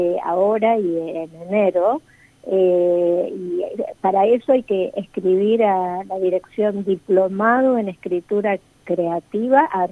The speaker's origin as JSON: {"language": "Spanish", "town": "Rosario", "region": "Santa Fe", "country": "Argentina", "also_born_or_lived": "Mendoza", "said": "Mira, yo soy rosarina y viví mucho tiempo en Mendoza"}